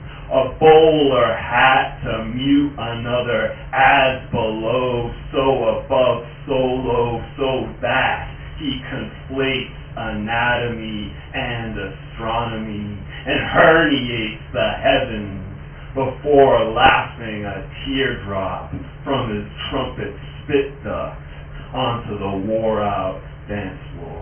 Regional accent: New Orleans, Louisiana, United States; Some of you know I'm here from New Orleans

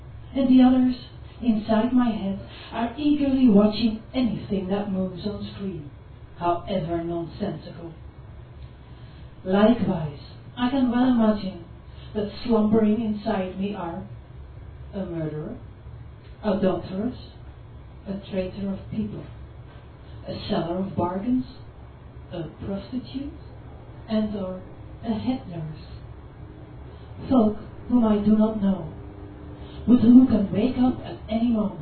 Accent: Amsterdam, North Holland, Netherlands; moved away; I'm actually from Amsterdam, Holland, but I've been living here for 13 years

